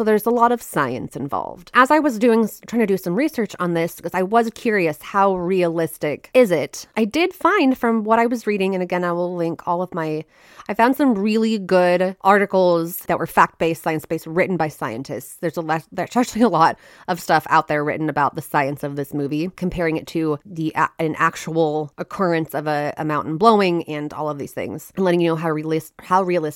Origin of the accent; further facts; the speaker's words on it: Washington, United States; big old Rainier ever decides to sing, we're big effed. I really enjoy watching things that are set in my home state.